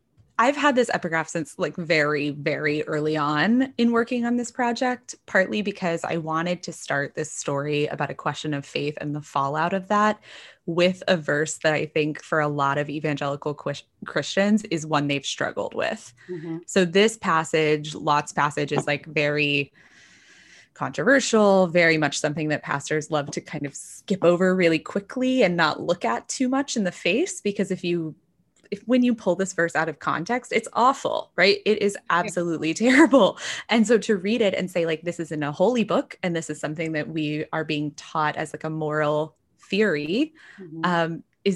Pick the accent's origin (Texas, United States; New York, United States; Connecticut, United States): Texas, United States; But I did grow up in this community, and I grew up in North Texas, very evangelical, surrounded by evangelicals.